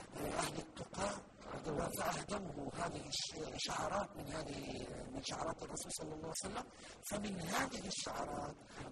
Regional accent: Acre, Palestine; من عكا ومن كل أنحاء البلاد وسيما بلادنا فلسطين

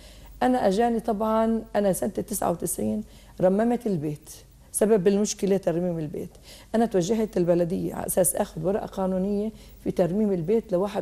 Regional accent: Jerusalem, Palestine; أنا لأني من سكان البلد القديمة، من مواليد البلد القديمة ومن سكان البلد القديمة، أنا ولدت بحي درويش اسمه بالبلد القديمة قرب المسجد الأقصى، ولكن كنت أخرج من الباب على الأقصى مباشرة، ترعرعنا في هذا المكان، تربينا بهذا المكان

